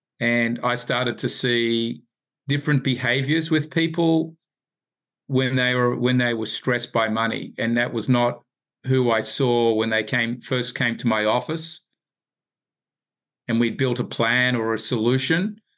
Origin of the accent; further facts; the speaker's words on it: Sydney, New South Wales, Australia; now in Atlanta, United States; I don't in the sense that I come from Sydney, Australia originally, but I live here in Atlanta now.